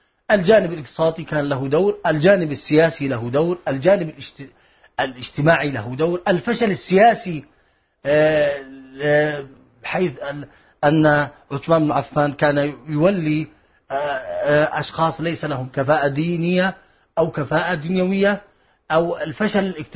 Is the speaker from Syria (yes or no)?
no; Yemen